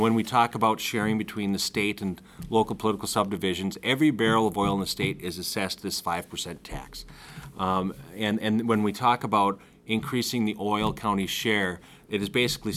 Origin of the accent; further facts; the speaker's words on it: North Dakota, United States; You know, I'm from Northwest North Dakota. I grew up around the oil patch.